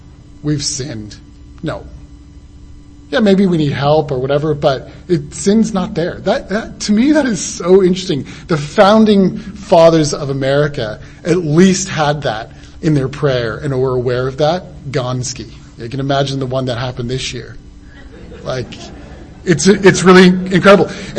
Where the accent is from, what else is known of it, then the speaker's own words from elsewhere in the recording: Canada; I didn't because I'm Canadian.